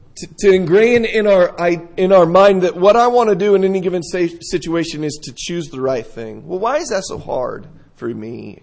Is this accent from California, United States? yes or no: yes; San Diego, California, United States; When I was a teenager, growing up in San Diego, it was very hard to find people that wanted to do right that were my age.